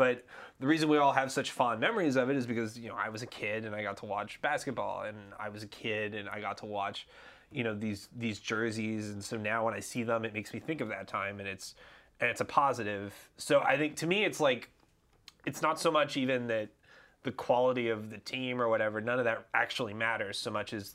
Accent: Charlotte, North Carolina, United States; I grew up in Charlotte, North Carolina, and we had the Charlotte Hornets was our basketball team for a long time.

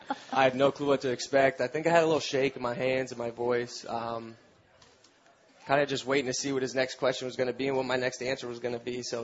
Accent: Florida, United States; Well, I'm from Florida. I went to school

